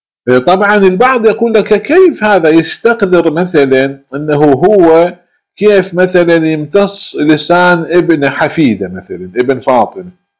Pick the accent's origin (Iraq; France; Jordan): Iraq; احنا عندنا بالعراق انه النساء الكبيرات في السن يبصقن بفم الطفل